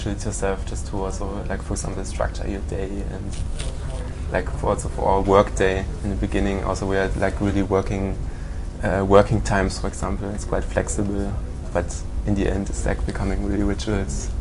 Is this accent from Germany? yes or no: yes; Germany; English is a second language; also born or lived in Amsterdam; now in Berlin, Germany; And I'm German, but I come from the French border. It's like close to Luxembourg and I lived in Amsterdam in between, and now I'm here.